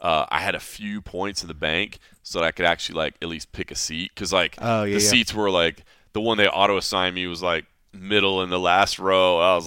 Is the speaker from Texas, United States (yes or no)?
yes; Texas, United States; I guess I'm from Texas and space, and I don't know.